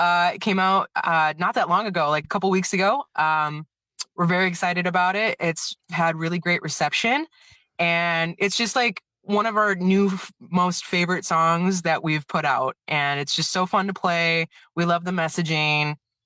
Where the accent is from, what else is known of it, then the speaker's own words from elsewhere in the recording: Janesville, Wisconsin, United States; So I am from the Janesville, Wisconsin area